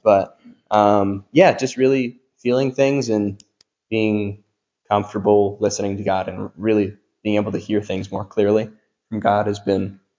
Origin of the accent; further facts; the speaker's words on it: Hamburg, Pennsylvania, United States; So this was last Saturday. So my parents, I grew up in Hamburg. My parents are moving from my childhood home where I spent my entire life to now Pottsville. I live in Pottsville